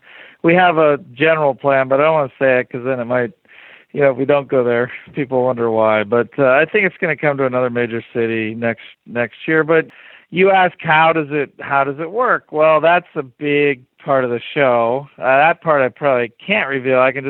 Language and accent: English; Ohio, United States; also born or lived in Wisconsin; I'm from rural Ohio. I was born in Wisconsin.